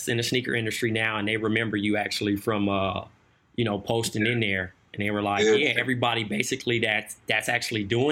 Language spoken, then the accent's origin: English; Compton, California, United States; I mean, I'm from Eastside Compton. I used to come all the way to LA to go to Men's Land